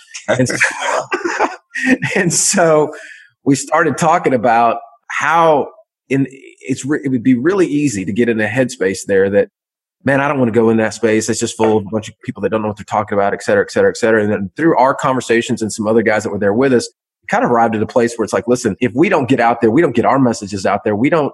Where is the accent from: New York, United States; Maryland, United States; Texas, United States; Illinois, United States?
Texas, United States; Southlake; Dallas, Texas, my hometown, right there in South Lake, Texas, more specifically, my hometown.